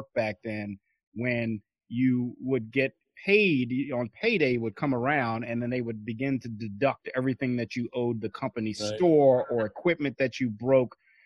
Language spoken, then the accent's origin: English; Baltimore, Maryland, United States; some of the scene, is in my hometown of Baltimore.